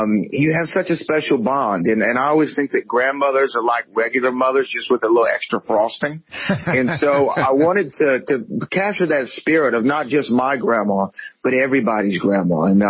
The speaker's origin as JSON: {"language": "English", "region": "the South", "country": "United States", "said": "he's a Southerner like myself"}